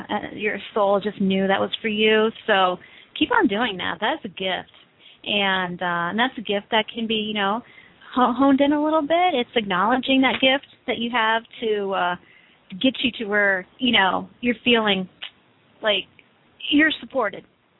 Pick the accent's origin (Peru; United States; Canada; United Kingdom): Peru; Well, we're from Peru.